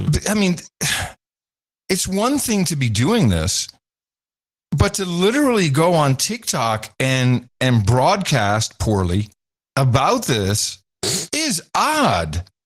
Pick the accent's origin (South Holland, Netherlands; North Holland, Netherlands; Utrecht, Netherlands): North Holland, Netherlands; Amsterdam; I grew up in Amsterdam in the 70s, very liberal.